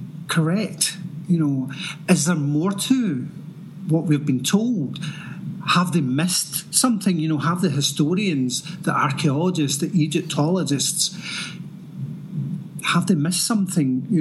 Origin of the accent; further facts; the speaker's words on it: Scotland, United Kingdom; I'm from Scotland. I'm born and bred here in Scotland, and I've lived here all of my life. I'm now 52 years of age